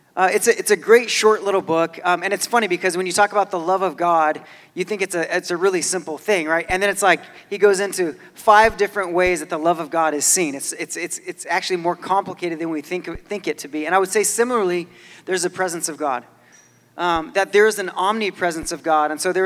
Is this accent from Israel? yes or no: no; Brazil; also born or lived in California; now in United States; But I grew up in Brazil. I was in a Baptist church down there. I was in a Methodist church before that.